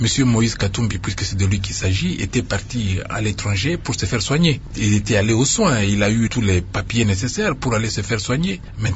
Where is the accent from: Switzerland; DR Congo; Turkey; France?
DR Congo; Je suis congolais, pur sang à 100%